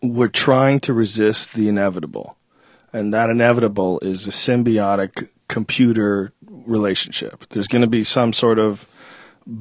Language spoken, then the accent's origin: English; Boston, Massachusetts, United States; You know, like when I grew up in Boston, it was Charles Lacordaire.